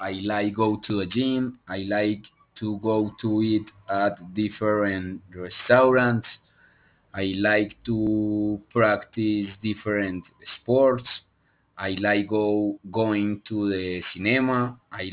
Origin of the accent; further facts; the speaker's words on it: Medellín, Antioquia, Colombia; born there; English is a second language; I am 32 years old. I was born in Medellín, Colombia. I was born on 3 March in 1991. I live in Medellín, Colombia.